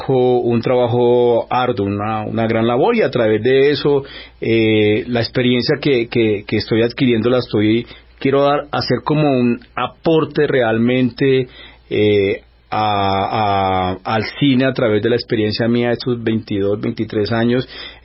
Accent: Neiva, Huila, Colombia; now in Bogotá, Colombia; A ver, yo soy de Neiva. Esa música son nuestros himnos, pues. Es lo que nos identifica, son nuestras raíces.

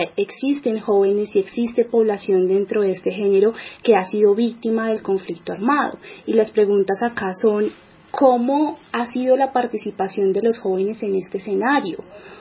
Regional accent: Colombia; como jóvenes colombianos.

